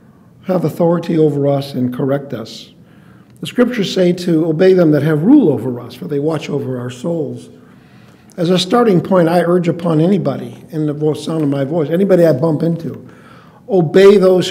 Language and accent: English; Chicago, Illinois, United States; born there; I was born in Chicago, raised by Catholic parents. There was a divorce in there.